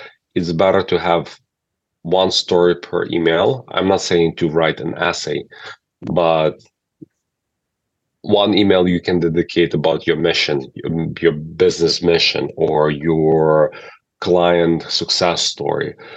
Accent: Ukraine; I'm originally from Ukraine.

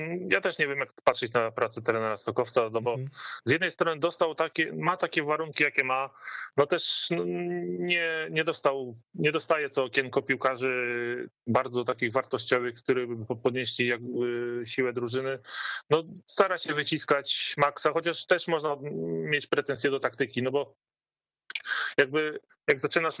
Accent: Gdańsk, Pomeranian Voivodeship, Poland; mimo że jestem tutaj z Gdańska

